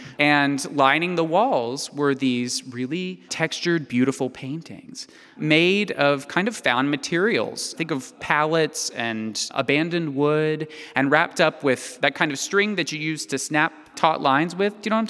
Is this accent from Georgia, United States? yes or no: yes; Perry, Georgia, United States; I'm from the South originally. I'm from a little town called Perry, Georgia. It's about 9,000 people.